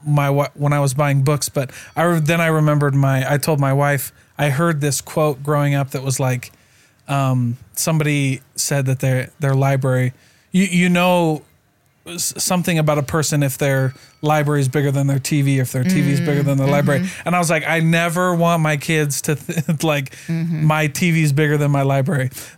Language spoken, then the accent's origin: English; Midwest, United States; I grew up in the Midwest. And so printed books were like, that was the thing.